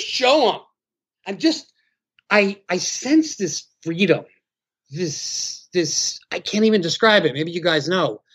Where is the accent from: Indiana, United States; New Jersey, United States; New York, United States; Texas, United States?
New Jersey, United States; Like, I grew up overseas, right? I'm from New Jersey, but my father ran safaris.